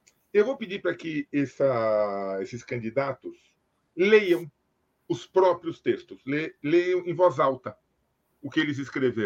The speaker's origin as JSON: {"language": "Portuguese", "country": "Italy", "second_language": "Portuguese", "said": "Eu, como bom italiano, sei que de vez em quando eu atropelo as palavras"}